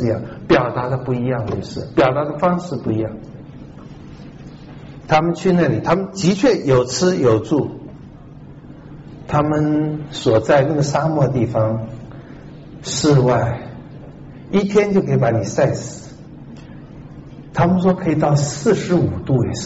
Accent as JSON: {"language": "Chinese", "country": "Taiwan"}